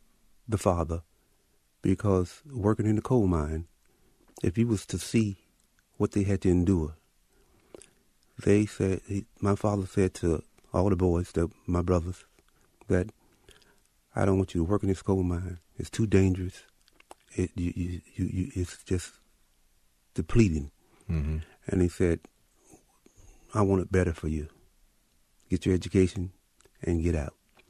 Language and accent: English; Lynch, Kentucky, United States; It was a small town, and we lived down in the valley, surrounded by the mountains.